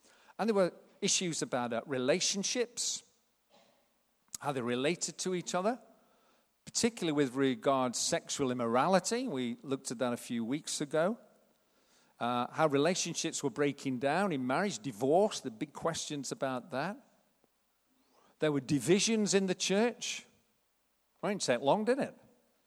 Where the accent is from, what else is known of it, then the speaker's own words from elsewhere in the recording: Sheffield, Yorkshire and the Humber, United Kingdom; We're from Sheffield, it's all about love.